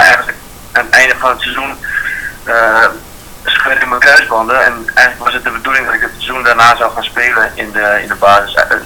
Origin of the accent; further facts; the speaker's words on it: Groningen, Netherlands; Als je als echte Groninger na 9 à 10 jaar in jeugdopleiding dat je debuut mag maken voor de club waar je supporter van bent.